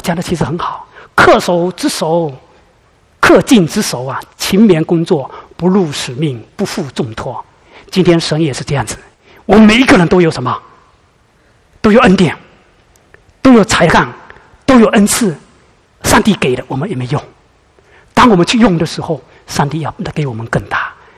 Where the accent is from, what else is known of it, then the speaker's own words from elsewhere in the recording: China; 我们老家中国发生什么事情？